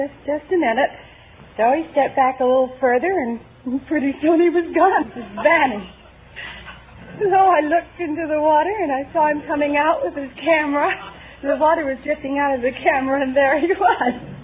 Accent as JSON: {"language": "English", "town": "Shrub Oaks", "region": "New York", "country": "United States", "said": "I'm from Shrub Oaks, New York."}